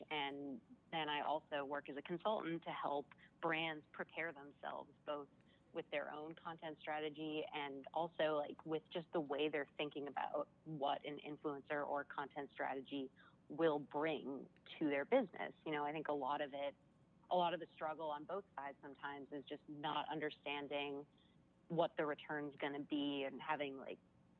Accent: Boston, Massachusetts, United States; now in Los Angeles, United States; So I grew up in the Boston area, and I actually moved out to LA when I graduated from college and wanted to work in entertainment.

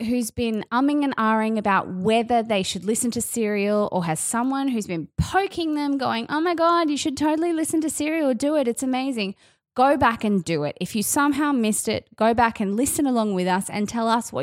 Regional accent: Brisbane, Queensland, Australia; We are from Brisbane, so I'm not shitting on Brisbane, by the way.

